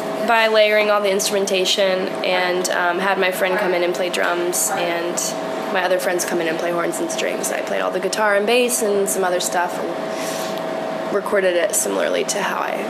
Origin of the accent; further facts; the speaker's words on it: Brunswick, Maine, United States; Yeah, I'm from Brunswick, Maine. I started making music when I was 18.